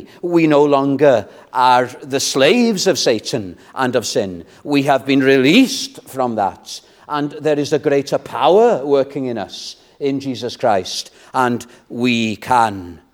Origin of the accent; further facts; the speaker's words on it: Wales, United Kingdom; It won't take you long to realize what my nationality is. I'm Welsh, and I'm proud of it.